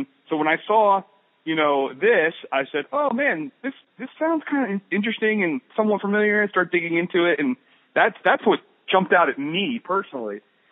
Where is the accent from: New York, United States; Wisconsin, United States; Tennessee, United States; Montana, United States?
New York, United States; I grew up in New York City suburbs, so I'm sure that's why it sounds familiar to me.